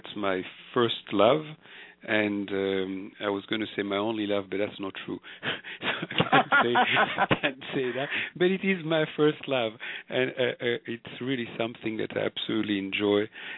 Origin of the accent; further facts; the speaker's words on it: France; also born or lived in Morocco / Israel; I was born in Morocco, yeah. And I grew up there until I was 5. And then my parents moved to Israel, and they stayed there until I was 10. And then they moved to France. And so I stayed there, and we stayed there until I was 27.